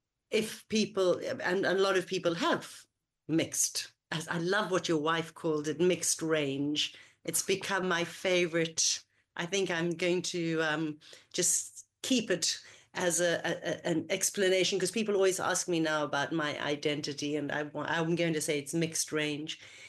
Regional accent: South Africa; oh my goodness, I'm a South African.

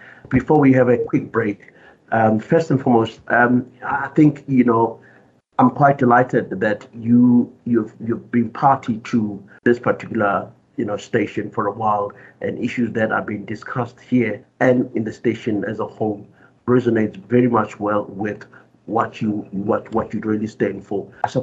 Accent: South Africa; As a country, as a South African, for that matter, we need to be deliberate

